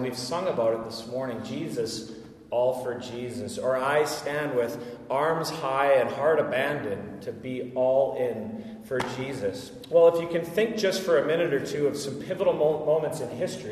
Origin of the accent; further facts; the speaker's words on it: Winnipeg, Manitoba, Canada; I grew up in Winnipeg for a few years